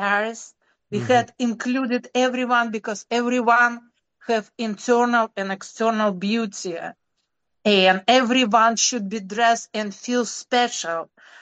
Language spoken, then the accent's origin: English; Japan; English is a second language; also born or lived in New York; now in United States; Then we came to, for example, I came to US and from Japan, and it was a little bit different.